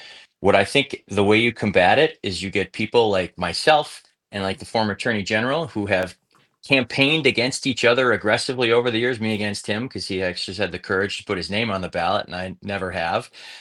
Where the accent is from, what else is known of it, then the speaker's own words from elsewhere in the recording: United States; I'm an American before I'm a Democrat.